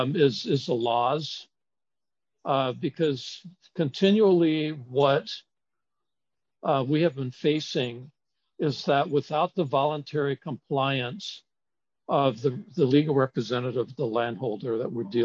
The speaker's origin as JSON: {"language": "English", "region": "Hawaii", "country": "United States", "tie": "born or raised there", "said": "Though I was born and raised on Oahu and I live in Honolulu, my siblings and I have always considered Kauai our ancestral home because that's where our mama is from."}